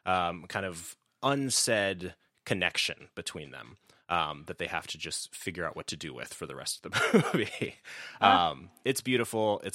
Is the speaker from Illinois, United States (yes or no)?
yes; Chicago, Illinois, United States; from Chicago